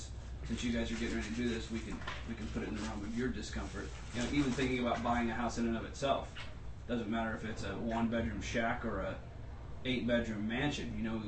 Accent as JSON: {"language": "English", "region": "Missouri", "country": "United States", "tie": "born or raised there", "said": "we're way out on the golf course back in my hometown. One time we're back in Missouri, and the golf cart breaks down."}